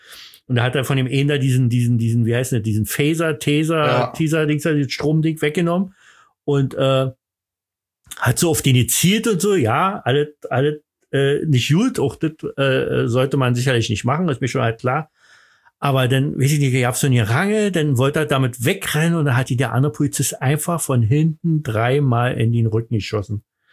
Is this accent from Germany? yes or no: yes; East Germany, Germany; ich komme aus dem Osten